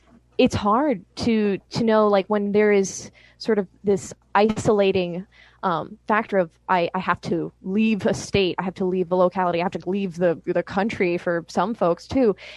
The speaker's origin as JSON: {"language": "English", "region": "California", "country": "United States", "said": "I'm actually from the Bay Area and I've had the joy to be there."}